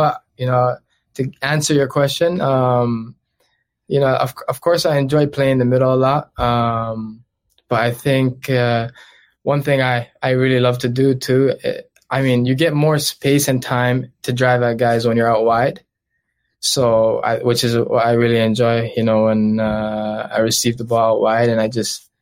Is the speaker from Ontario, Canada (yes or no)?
yes; Toronto, Ontario, Canada; You know, obviously I'm from Toronto.